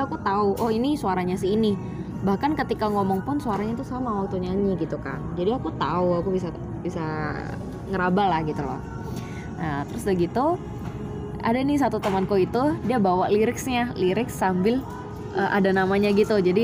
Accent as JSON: {"language": "Indonesian", "region": "West Nusa Tenggara", "country": "Indonesia", "said": "aku kan aslinya Lombok. Jadi waktu balik ke Lombok, balik ke rumah"}